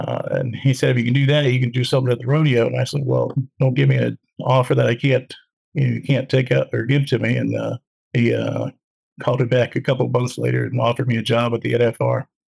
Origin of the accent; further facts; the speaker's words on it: Chicago, Illinois, United States; I was from Chicago back then, so